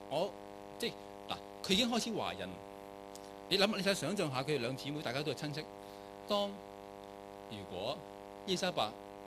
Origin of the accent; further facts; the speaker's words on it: Hong Kong; 我哋香港人就可以走喎，即係我哋可以點都好咧，唔聚會咯，咪走咯咁樣